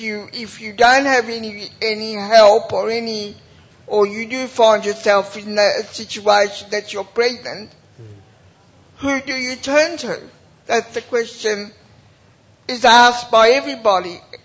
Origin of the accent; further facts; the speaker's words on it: Cobram, Victoria, Australia; I come all the way from Cobram.